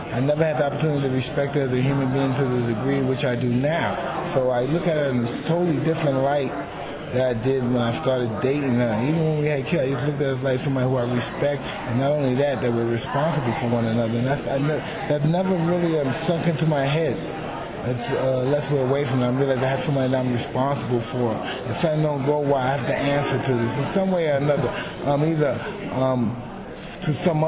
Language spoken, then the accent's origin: English; New York, United States; because I'm a New Yorker